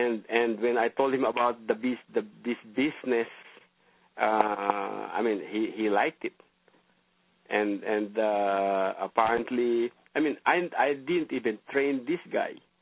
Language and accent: English; Philippines; I mean, I grew up in the Philippines.